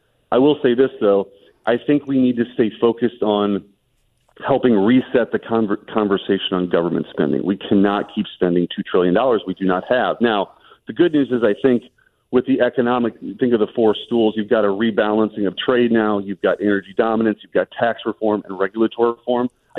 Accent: Bridgeton, Missouri, United States; A native my whole life. I can't remember one really touching down in the city before. I grew up in Bridgeton.

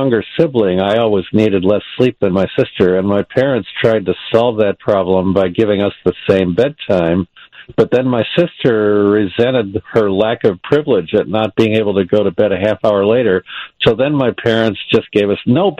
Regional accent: Buffalo, New York, United States; I grew up near Buffalo, New York, and I used to listen routinely to WLS and WCFL and other big Chicago stations.

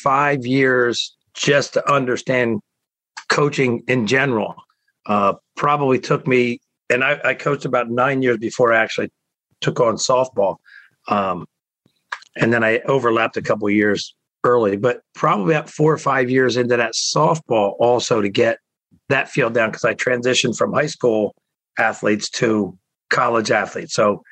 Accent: New Jersey, United States; I played high school sports at Williamstown High School. I've coached in the area.

